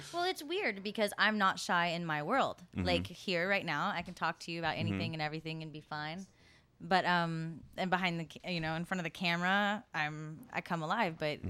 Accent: Texas, United States; But yeah, it was me and my little brother. We're both from Texas.

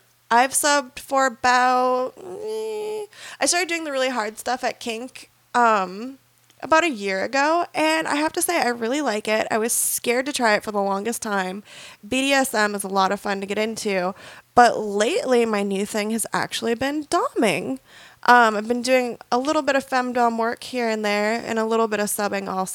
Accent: Michigan, United States; I am actually from an area of Michigan that nobody really gives a fuck about, not even Michigan government itself. I'm from the UP, which is the Upper Peninsula, you know, that part attached to Wisconsin.

